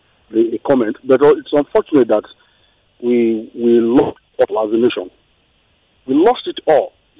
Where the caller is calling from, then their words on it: Kenya; I'm calling from Kenya.